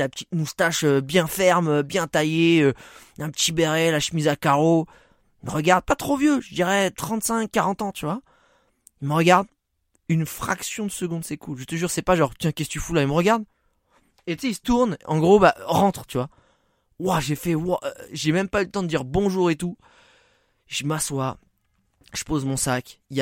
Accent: France; mais tu viens d'où? Donc, je disais français.

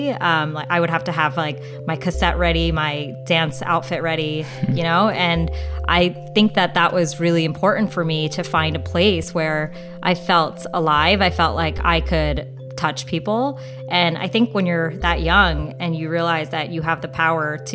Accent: India; And I think for me, what I started realizing with Indian dances, it was this way for me to feel connected to where I came from

